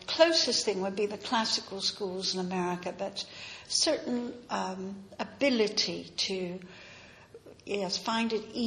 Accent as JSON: {"language": "English", "country": "Netherlands", "tie": "born or raised there", "said": "Because I was growing up in Europe, there was the art, and they, even though they were almost penniless, they somehow managed to get us to Florence or Milano or Genoa or somewhere each year on the way to our vacation. So we had art starting from the time I was 7. That was in Holland"}